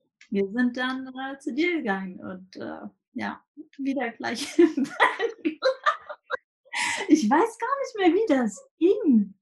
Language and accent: German; Hamburg, Germany; Ich komme ja aus Hamburg, ich studiere noch.